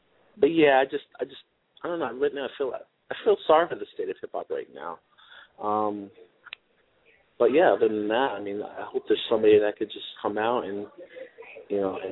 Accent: Chatham, New York, United States; also born or lived in Jamaica, Queens; I grew up in Jamaica, Queens for 8 years. Most of my life, though, I grew up, like I said, upstate New York and a rural area of a place called Comedy County, Chatham.

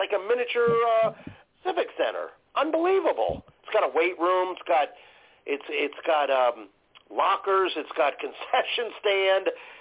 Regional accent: Tampa, Florida, United States; We're from, you got to understand, we're renamed, and I'm from Champa Bay, a.k.a. Tampa Bay, if you will.

